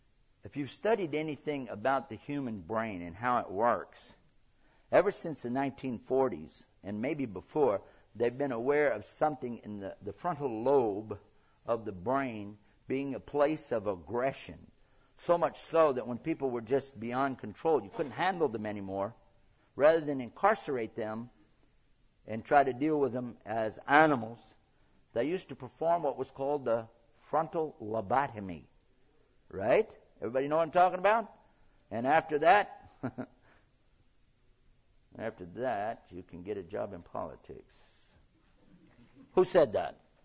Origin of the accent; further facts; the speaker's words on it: Texas, United States; I'm from Texas. Anyway. Hey, don't mess with Texas.